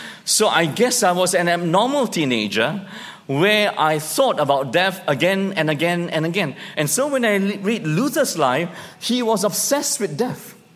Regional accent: Malaysia; And can still remember him walking me around my small town that I grew up in Malaysia.

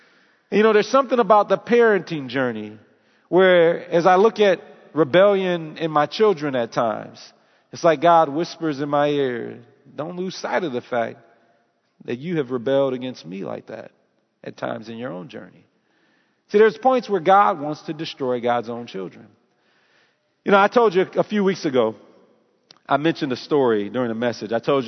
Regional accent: Detroit, Michigan, United States; Now, I don't like it when people talk about my hometown, Detroit

